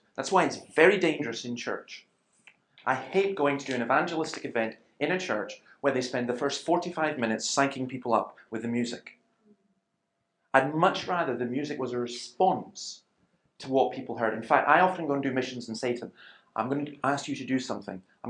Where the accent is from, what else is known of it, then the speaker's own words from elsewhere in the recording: Scotland, United Kingdom; If ever I hear it and I'm away from Scotland, I instantly want to go home.